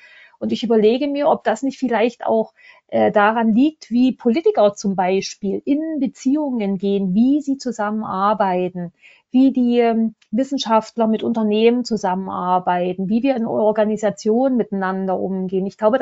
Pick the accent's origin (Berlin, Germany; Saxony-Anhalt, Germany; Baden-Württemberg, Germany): Berlin, Germany; Ich komme aus Berlin, Hauptstadt der Singles, sage ich immer.